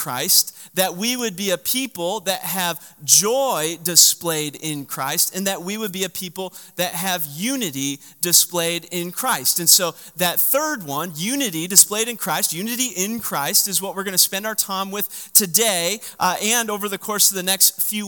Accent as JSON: {"language": "English", "region": "Michigan", "country": "United States", "tie": "born or raised there", "said": "For many of you, you know that I grew up in Michigan. I went to school at the University of Michigan."}